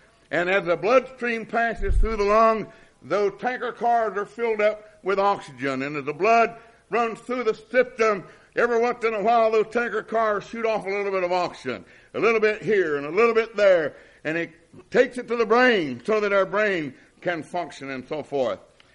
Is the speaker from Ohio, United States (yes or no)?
no; Kentucky, United States; I remember growing up in Floyd County, Kentucky, and there was a neighbor named Mr. Fitzmosley.